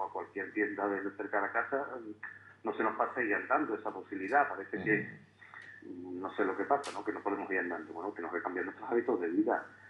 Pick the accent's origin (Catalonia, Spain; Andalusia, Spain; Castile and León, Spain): Andalusia, Spain; para mí como andaluz me dan hasta vergüenza